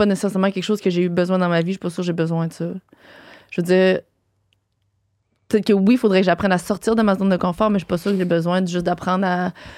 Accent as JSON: {"language": "French", "region": "Quebec", "country": "Canada", "said": "vu que je viens de la Gaspésie, les vacances, c'était comme."}